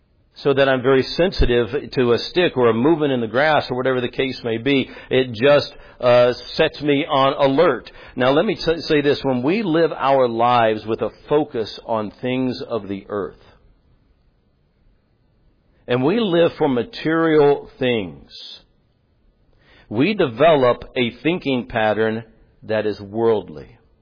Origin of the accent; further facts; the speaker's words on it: Tennessee, United States; I'm from Tennessee. And y'all are thinking, yeah, we know that, Pastor, it shows. Every now and then, as the old saying goes, every now and then I let my roots show.